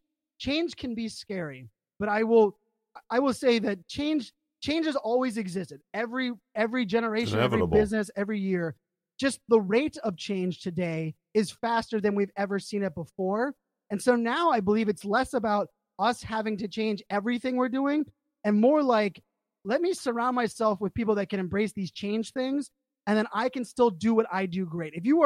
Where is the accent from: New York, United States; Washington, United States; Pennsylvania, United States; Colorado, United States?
Pennsylvania, United States; Pittsburgh; that's how I grew up in Pittsburgh. My daughters were born in Arizona, but we all bleed Pittsburgh colors.